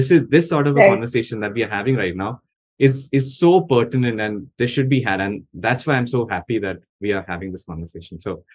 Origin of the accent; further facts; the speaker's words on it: Kerala, India; now in Bombay, India; I'm from Kerala. Kerala is relatively progressive.